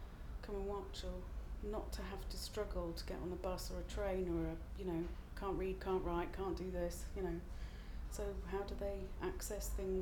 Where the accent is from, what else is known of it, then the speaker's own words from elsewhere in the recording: East Midlands, United Kingdom; Lincolnshire.